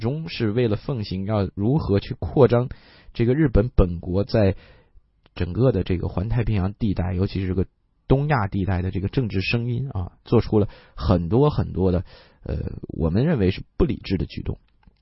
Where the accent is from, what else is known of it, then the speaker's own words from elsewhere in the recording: China; 那么作为中国人同时我们觉得也是作为一个人来讲是不应该忘记历史的